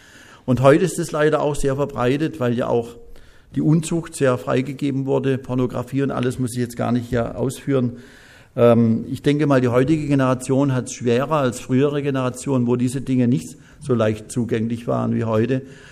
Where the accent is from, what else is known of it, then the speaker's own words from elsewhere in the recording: West Germany, Germany; Ich bin auch ein Wessi, ich darf das sagen.